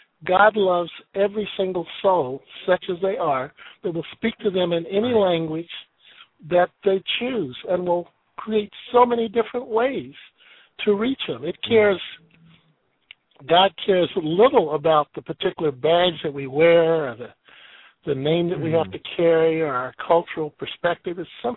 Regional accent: Missouri, United States; Of course, I'm from Missouri originally.

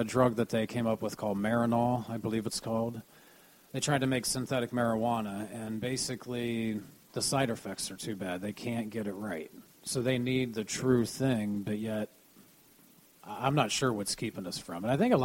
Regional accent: Ohio, United States; I'm from Ohio, originally, yes.

